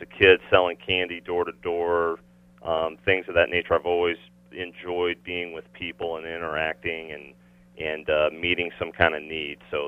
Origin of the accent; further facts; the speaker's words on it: Collinsville, Illinois, United States; I born and raised in Collinsville, Illinois, just outside St. Louis, about 10 minutes or so.